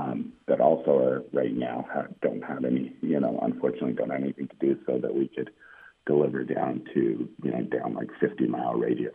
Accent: Egypt; I'm originally from Egypt

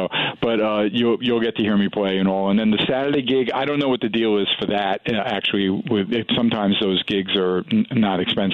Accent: Brooklyn, New York, United States; And he's that Northern Michigan mentality, which is very different from growing up in Brooklyn, New York, okay?

